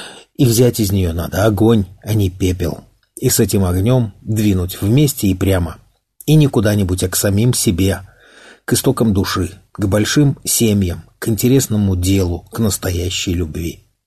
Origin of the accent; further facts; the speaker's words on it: Belarus; Мы и правда русские белорусы.